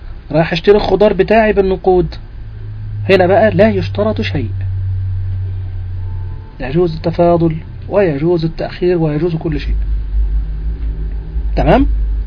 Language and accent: Arabic; Egypt; اللي احنا بنسميه عندنا في مصر ايه الشكوك على النوتة